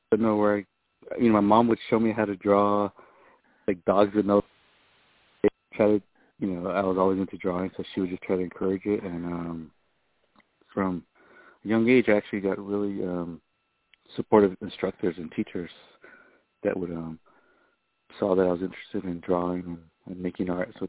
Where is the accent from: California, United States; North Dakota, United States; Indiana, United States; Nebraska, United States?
California, United States; Oceanside; even where I grew up in Oceanside, even though there was a lot of different ethnicities in the neighborhood